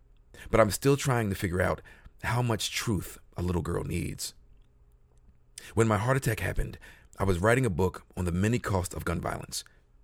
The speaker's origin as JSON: {"language": "English", "region": "New Jersey", "country": "United States", "said": "But in an actual way, it started here in Philly. I'm from South Jersey, across the bridge."}